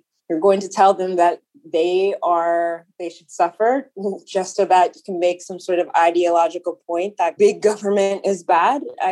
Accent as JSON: {"language": "English", "town": "Dallas", "region": "Texas", "country": "United States", "tie": "born or raised there", "said": "That said, yes, I grew up in Dallas."}